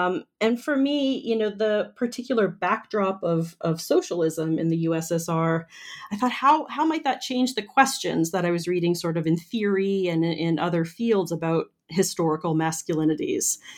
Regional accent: Canada; also born or lived in United States; I am from Canada. I did my PhD at the University of Illinois at Urbana-Champaign and then came back up to Canada to work and teach after much time in the U.S.

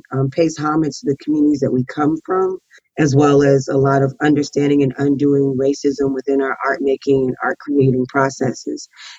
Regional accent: Atlanta, Georgia, United States; I'm from Atlanta, Georgia, so Hell You Talking About is like a vernacular slang of just natural culturally of people I've grown up around.

